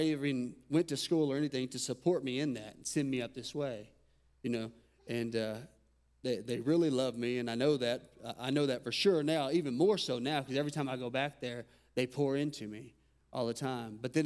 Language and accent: English; Texas, United States; I've experienced this when I was coming up from Texas.